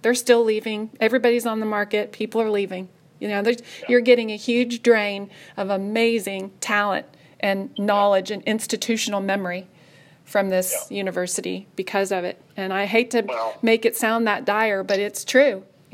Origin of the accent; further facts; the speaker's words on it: Oklahoma, United States; I love this state. It's my home state.